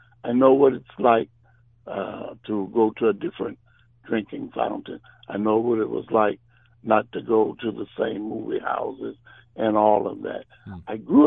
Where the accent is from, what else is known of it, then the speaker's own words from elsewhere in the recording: St. Louis, Missouri, United States; I am originally from St. Louis, and so I know a lot about what went on in St. Louis. I am a product of those years, the struggle years.